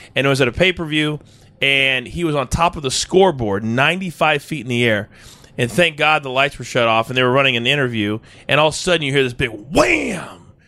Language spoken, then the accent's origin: English; Midwest, United States; I'm from the Midwest. So I started in Wichita.